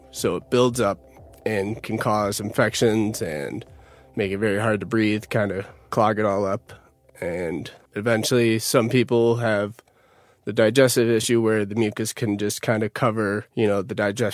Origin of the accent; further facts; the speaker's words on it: Utica, New York, United States; I'm originally from Utica, New York